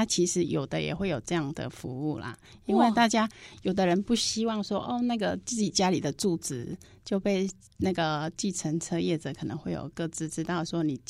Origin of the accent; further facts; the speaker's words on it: Taiwan; 越南它本身它的国家不允许我们台湾人在那边自产